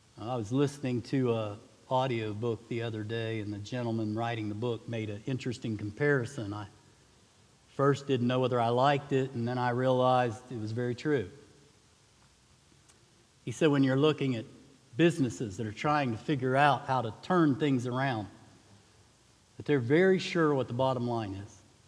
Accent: West Virginia, United States; Well, I moved here from West Virginia, and some of y'all's accent betrays you. But I can tell right away that I'm not from here and you're not from West Virginia.

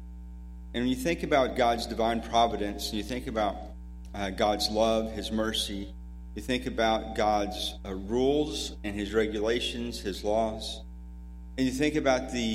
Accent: Iowa, United States; also born or lived in Snowville, Georgia; it reminds me of growing up in Iowa and then down in Snowville, Georgia, my folks moved there.

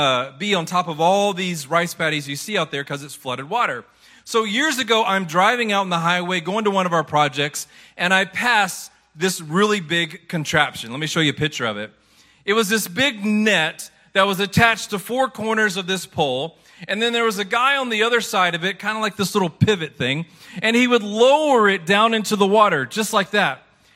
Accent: Memphis, Tennessee, United States; I'm actually originally from Memphis, Tennessee. My parents had a place on the Tennessee River near Pickwick

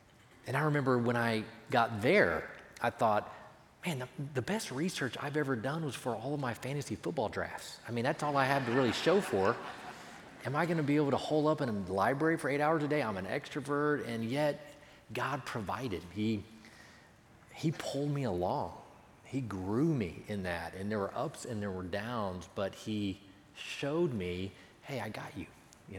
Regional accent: San Antonio, Texas, United States; also born or lived in Scotland; now in Longview, United States; Even though I grew up in San Antonio, Bonnie grew up in Bryan College Station, I had never been to Longview.

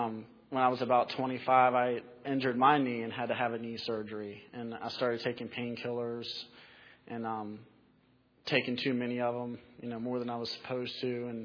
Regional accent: Fredericksburg, Virginia, United States; working for the Fredericksburg Teen Challenge about 4 months ago. And it's just wonderful to be back in my hometown.

